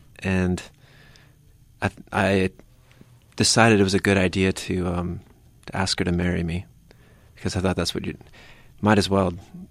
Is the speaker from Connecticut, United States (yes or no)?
no; Santa Maria, California, United States; Well, I grew up in Orchid, which not many people know where that is. And so I grew up living there and in Santa Maria.